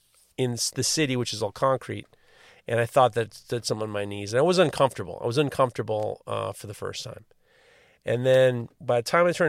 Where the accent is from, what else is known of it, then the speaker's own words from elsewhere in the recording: New York, United States; growing up in New York or living in New York, the New York City Marathon was such a huge part of our, you know, the life of a New Yorker.